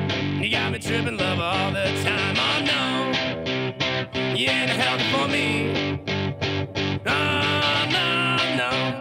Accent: France; Nous, en tant que Français, c'est vrai que c'est l'extrême.

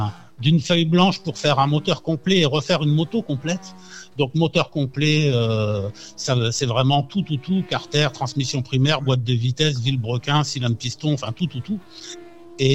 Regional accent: France; elle nous demande d'où on vient. Donc, on lui dit qu'on vient de France.

